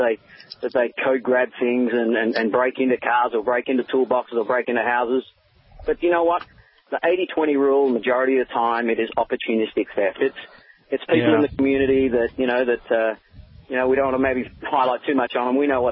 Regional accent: Australia; I'm actually in the U.S. at the moment. I'm out here doing a little bit of sales work, but yeah, I'm from Australia. I'm just here for a couple of weeks.

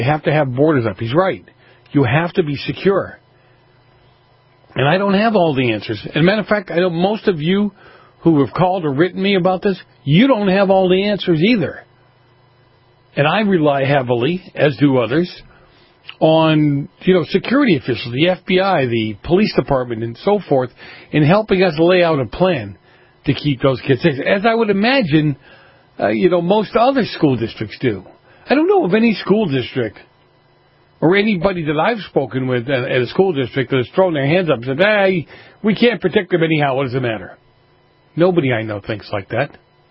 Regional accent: East Coast, United States; the ones that I grew up with on the East Coast, which were pretty much enclosed in a big brick building, right?

